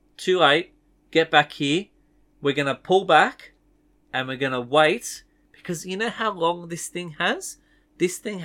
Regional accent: Australia; I'm using metric people because I'm Australian.

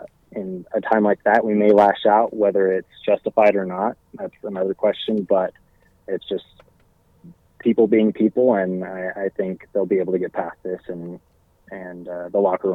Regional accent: Salt Lake City, Utah, United States; Like, born and raised in Salt Lake. I was born in the early 90s

